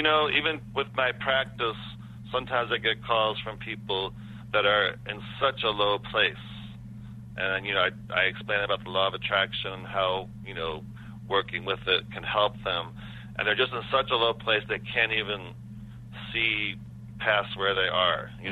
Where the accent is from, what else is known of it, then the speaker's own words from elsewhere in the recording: East Coast, United States; And then at some point I moved back east because I'm from the East Coast and I wanted to come back.